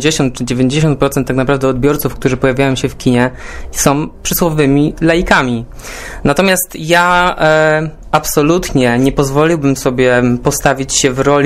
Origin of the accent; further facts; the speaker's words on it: Kraków, Lesser Poland, Poland; now in Warsaw, Poland; Wiązało się z przeprowadzką do Warszawy, ponieważ jestem z Krakowa, w Warszawie tak naprawdę nie znałem nikogo, przeprowadziłem się zupełnie sam.